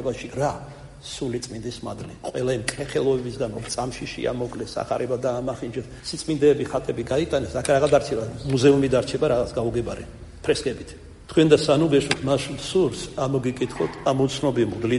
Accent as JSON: {"language": "Georgian", "region": "Kartli", "country": "Georgia", "said": "მე რომ მკითხოთ ქართლელი ვარ, ჩვენში ამან ახია ეგეცე რა"}